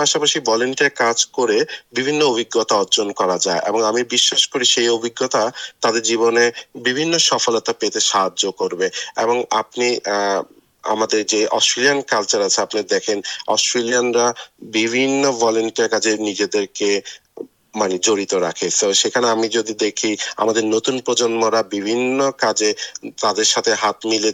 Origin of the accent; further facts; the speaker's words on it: Bangladesh; now in Dubbo, Australia; আমার Bangladeshi community in ডাবো